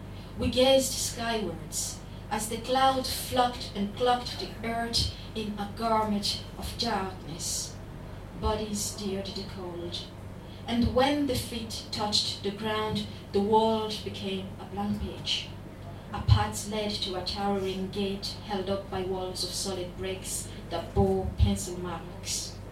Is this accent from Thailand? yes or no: no; DR Congo; first language French; English is a second language; Yeah, and as you might know by now, I am not from here. I am from the Democratic Republic of Congo, which is a big country. It's like half the size of Europe in Central Africa. Yeah, we speak French and we have multiple languages over there.